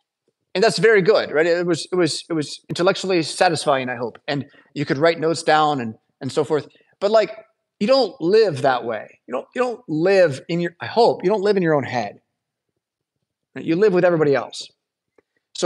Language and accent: English; United States; it's pretty easy for me as an American in 2024